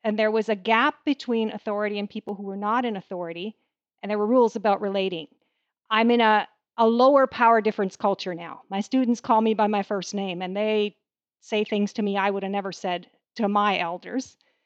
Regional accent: Canada; I am a Canadian. We have people of all kinds of cultures surrounding us all the time. We're a very multicultural society.

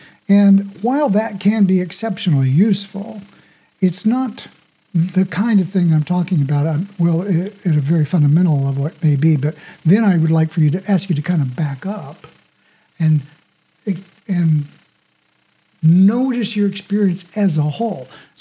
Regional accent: Oklahoma, United States; Okay, so I was born and raised in Oklahoma, so I come by that kind of a thing authentically, you might say.

